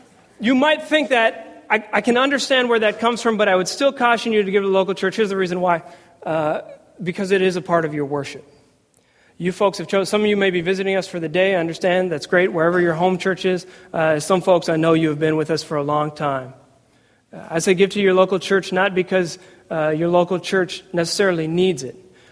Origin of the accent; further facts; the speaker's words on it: Seattle, Washington, United States; moved away as an adult; I grew up in Seattle, Washington. Was there until I was 23 years old.